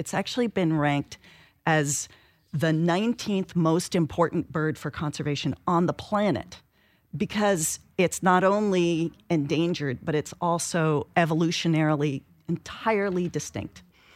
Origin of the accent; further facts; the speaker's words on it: Bainbridge Island, Washington, United States; moved away as an adult; also born or lived in East Coast; I grew up on Bainbridge Island in Seattle and then went to the East for college, spent close to 20 years in the East.